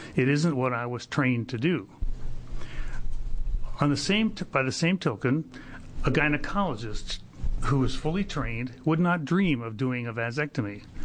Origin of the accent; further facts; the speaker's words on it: Portland, Oregon, United States; I'm from Portland, Oregon.